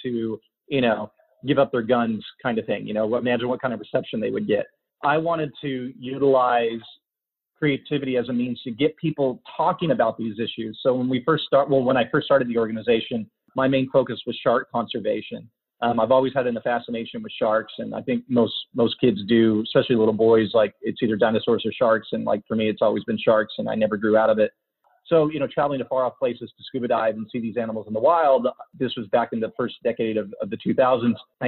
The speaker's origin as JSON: {"language": "English", "country": "United States", "tie": "born or raised there", "said": "because I grew up in the States and growing up as a kid, we did travel, but not to the level that I started traveling as an adult."}